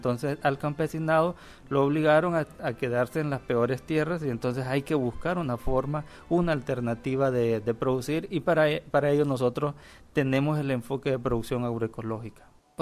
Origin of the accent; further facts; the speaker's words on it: El Salvador; Vengo del Salvador